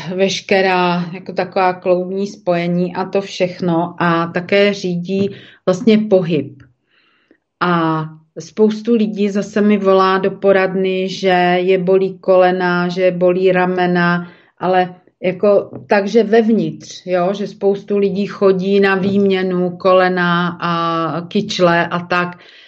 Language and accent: Czech; Moravia, Czechia; aspoň tady u nás na Moravě